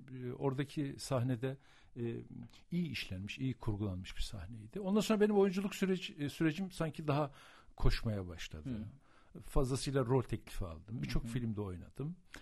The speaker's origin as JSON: {"language": "Turkish", "town": "Avanos", "region": "Nevşehir", "country": "Turkey", "tie": "born or raised there", "said": "bir dönem Kırşehir'in ilçesi olarak da addedilen, sonra Nevşehir'in ilçesi olan Avanos'ta doğdum, büyüdüm."}